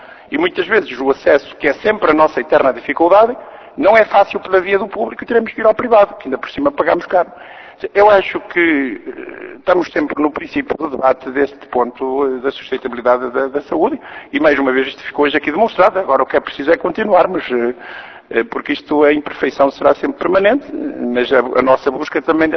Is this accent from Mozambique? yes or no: no; Braga, Norte, Portugal; Porque vão tomar conta do hospital lá da minha cidade de Braga